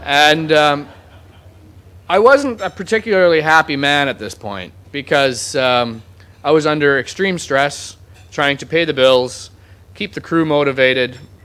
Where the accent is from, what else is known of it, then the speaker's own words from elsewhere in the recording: the Prairies, Canada; I grew up in the Canadian prairies. I didn't grow up in a sailing family.